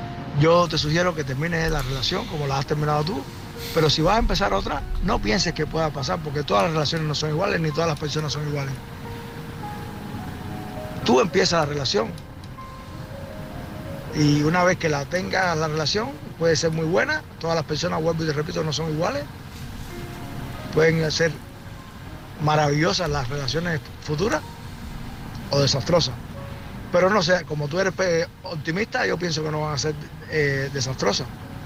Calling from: Tampa, Florida, United States; de Tampa.

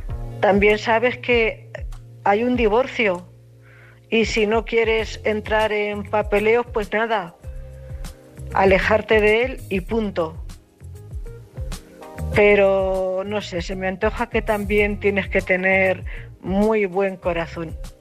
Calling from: Cuenca, Castilla-La Mancha, Spain; también castellano manchega como ella, de Cuenca.

